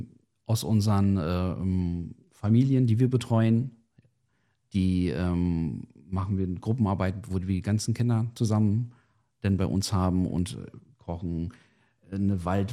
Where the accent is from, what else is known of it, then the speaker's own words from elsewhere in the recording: Portugal; Ich komme aus Portugal. Und dementsprechend, meine Familie lebt ja auch noch da, beziehungsweise mein Vater noch.